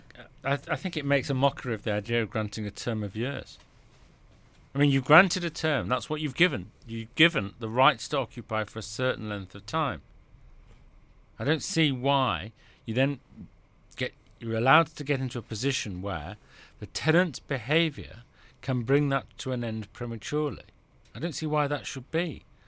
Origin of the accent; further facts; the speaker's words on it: Manchester, North West England, United Kingdom; where I grew up in Manchester.